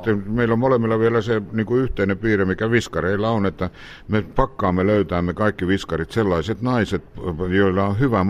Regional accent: Pelkosenniemi, Lapland, Finland; now in Southern Finland; mä olen syntynyt Pelkosenniemellä ja olen itse asiassa meidän perheessä ainoa, joka on siis syntynyt Lapissa.

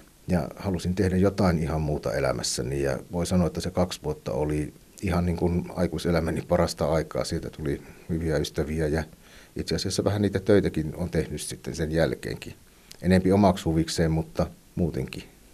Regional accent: Äänekoski, Central Finland, Finland; muutin Äänekoskelle ja ostin Rautionmäeltä Sumiaisista aivan, voi sanoa keskeltä ei mitään, pienen paikan tai töllin, muutin sinne koirien kanssa ja aika luontevaa sitten oli, että kun kotiseudulle tulin takaisin

